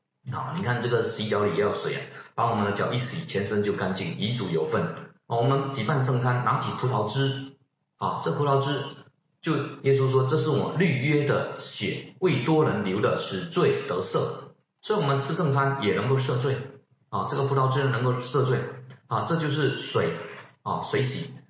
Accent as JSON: {"language": "Chinese", "country": "China", "said": "我们是中国人哈，所以我们要顺从啊中国的法律啊"}